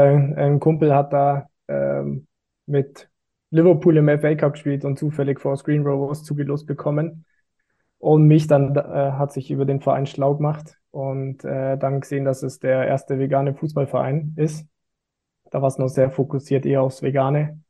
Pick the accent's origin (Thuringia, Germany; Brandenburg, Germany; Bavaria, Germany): Bavaria, Germany; Kempten; Der hat sich in Kempten gegründet, also auch meine Heimatstadt.